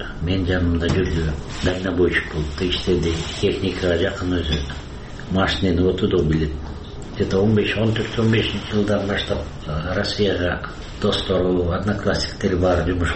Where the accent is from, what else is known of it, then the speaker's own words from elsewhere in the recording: Bishkek, Kyrgyzstan; Фрунзе шаарында төрөлдүм. Өмүр бою шаарда жашадым. Семьямда 3 бала бар.